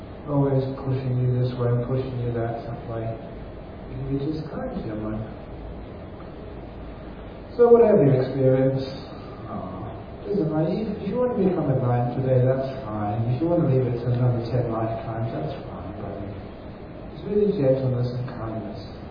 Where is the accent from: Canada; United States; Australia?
Australia; He asked me. He said, oh, I'm from Australia.